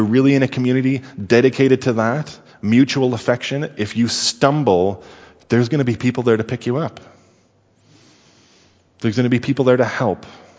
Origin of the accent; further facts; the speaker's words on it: Sudbury, Ontario, Canada; the place where I grew up in Sudbury has about 300 lakes just within the city limits, so there's lakes everywhere.